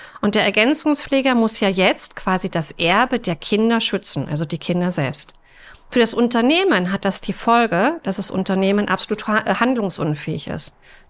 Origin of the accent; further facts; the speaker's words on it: Berlin, Germany; Ich komme aus Berlin